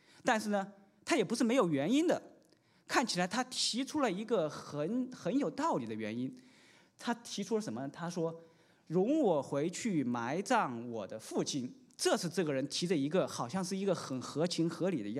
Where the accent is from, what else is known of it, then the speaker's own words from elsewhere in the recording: China; 其实这个意思就我们中国人来说其实一点都不难理解。